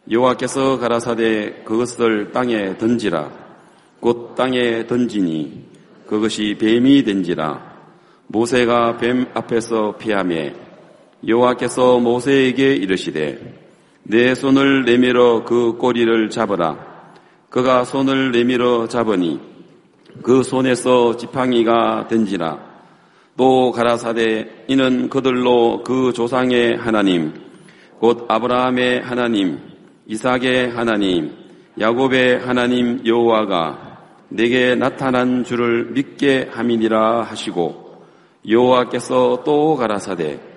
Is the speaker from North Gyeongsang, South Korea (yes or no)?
no; Gangneung, Gangwon, South Korea; 강릉에서 왔습니다.